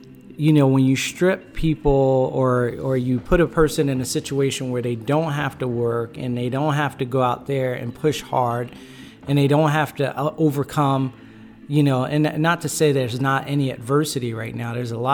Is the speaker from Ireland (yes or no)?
no; New Brunswick, New Jersey, United States; especially in my hometown, Jersey, especially New Brunswick, New Jersey. I'm seeing places that I grew up that are underwater for the first time ever.